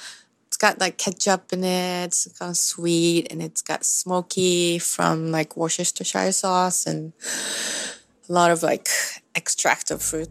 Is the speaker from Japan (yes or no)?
yes; Hiroshima, Japan; I grew up in Hiroshima, so Hiroshima style is like a little different than that.